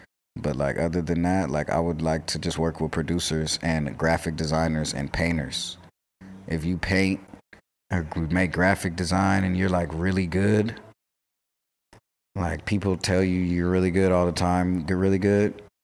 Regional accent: Long Beach, California, United States; I'm from Long Beach, man. We wear tank tops and ride lowriders and smoke weed wherever we want, man.

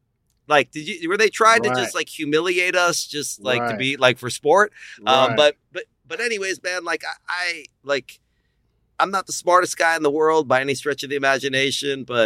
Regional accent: Austin, Texas, United States; born there; As you said, my dad was an Iranian immigrant. My mother is German. I was born here in Austin, Texas

